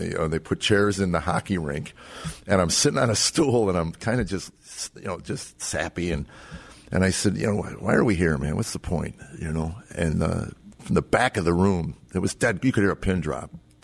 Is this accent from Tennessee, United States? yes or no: no; Chicago, Illinois, United States; Well, South Side of Chicago.